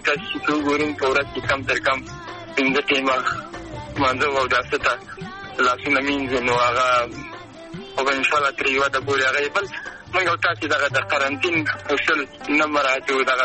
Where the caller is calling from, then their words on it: Kabul, Afghanistan; ده کابل ولایت ده دیتاب زور سالینه